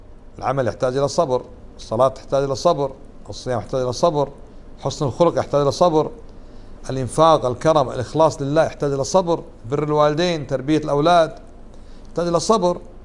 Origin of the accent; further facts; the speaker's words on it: Kuwait; هذه من البدع، كانت عندنا في الكويت كما الآن في السودان، احنا الحمد لله تقريبا انقرضت